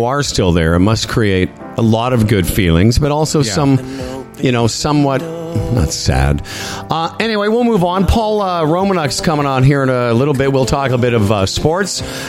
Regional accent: Moose Jaw, Saskatchewan, Canada; now in Eastern Canada; I've lived in, you know, Eastern Canada for half my life. Although when I think of, you know, my home, I think of Moose Jaw in Saskatchewan

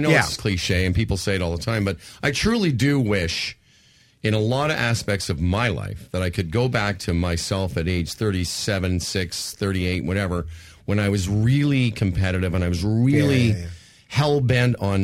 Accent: Moose Jaw, Saskatchewan, Canada; Don't look at me. Yeah. I'm from Moose Jaw.

